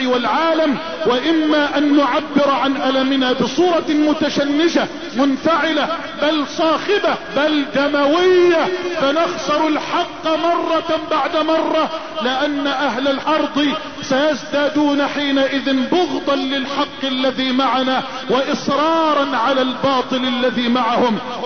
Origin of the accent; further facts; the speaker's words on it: Egypt; اللهم اجعل بلدنا مصر واحة للامن والامان وجميع بلاد